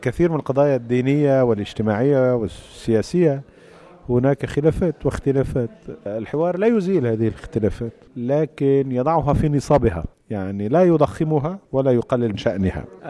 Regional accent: Lebanon; أنا مسيحي لكني لبناني، أنا لبناني لكني أيضا عربي، أنا عربي لكني أيضا أنتمي إلى العالم.

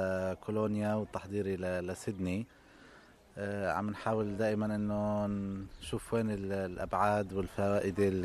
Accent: Jordan; انا خوري من الاردن، مسؤول الشبيبه في الاردن

